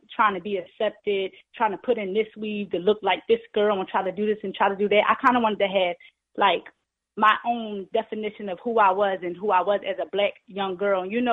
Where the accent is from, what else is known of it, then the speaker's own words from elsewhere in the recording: Philadelphia, Pennsylvania, United States; I'm from Philadelphia.